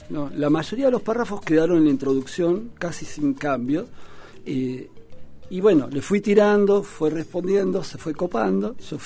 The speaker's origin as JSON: {"language": "Spanish", "town": "La Plata", "region": "Buenos Aires Province", "country": "Argentina", "said": "Soy platense, sí, con amigos de toda la vida"}